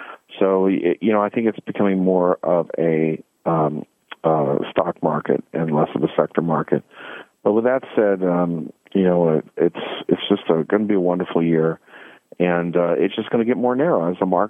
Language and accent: English; California, United States; You know, again, I'm from California, so I'm very cynical